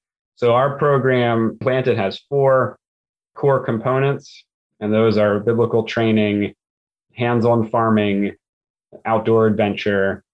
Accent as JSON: {"language": "English", "region": "Pennsylvania", "country": "United States", "tie": "born or raised there", "said": "I grew up in Lancaster County and have lived all kinds of different places in Pennsylvania."}